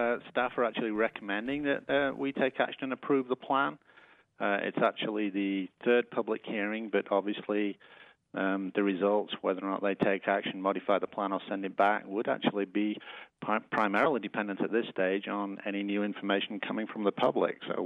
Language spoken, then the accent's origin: English; England, United Kingdom; I always express myself as being English. We are two people separated by a common language.